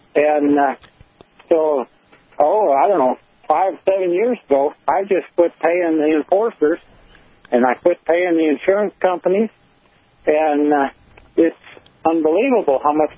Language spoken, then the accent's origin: English; Arkansas, United States; Arkansas.